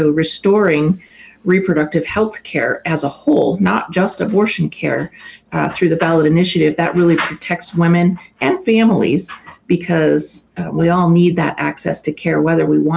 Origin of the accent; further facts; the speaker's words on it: Pocatello, Idaho, United States; now in Boise, United States; I'm a fourth generation Idahoan. I was born and raised over in Pocatello in eastern Idaho.